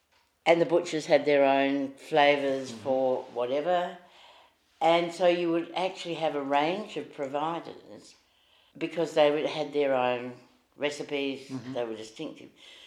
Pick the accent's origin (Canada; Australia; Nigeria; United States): Australia; Leabrook, South Australia; because I grew up in Leabrook